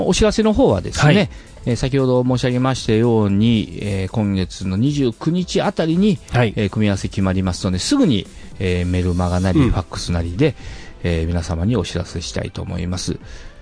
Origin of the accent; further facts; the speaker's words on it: Kinosaki, Hyogo, Japan; やはり城崎で生まれ育った私でございますので